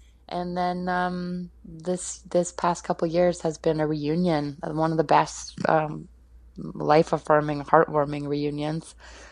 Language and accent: English; Guelph, Ontario, Canada; also born or lived in Orillia; Of Orillia, which is my hometown before Guelph became my hometown at 12 years old.